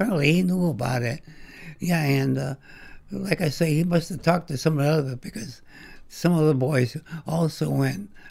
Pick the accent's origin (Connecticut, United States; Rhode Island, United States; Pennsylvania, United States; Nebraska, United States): Connecticut, United States; Waterbury; born there; That's right. I was born in Waterbury.